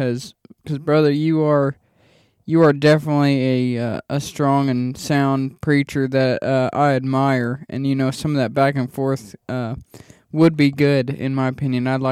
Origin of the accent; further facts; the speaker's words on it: Oklahoma, United States; now in Winnsboro, United States; I'm 21 years old. I was born and raised in Oklahoma, but recently moved down here to Winnsboro.